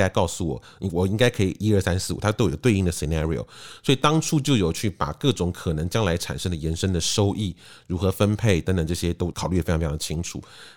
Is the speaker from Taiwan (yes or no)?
yes; Taiwan; 我们台湾人很喜欢一个东西叫做吃到饱